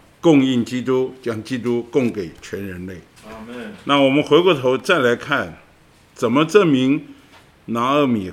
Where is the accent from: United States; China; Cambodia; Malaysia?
China; 我们中国人呢，其实在我们的教训里面也说到